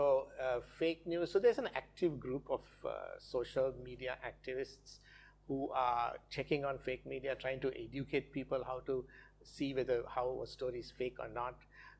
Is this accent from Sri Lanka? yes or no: yes; Kandy, Central Province, Sri Lanka; we had anti-Muslim riots in Kandy, the central hills of Kandy, my hometown.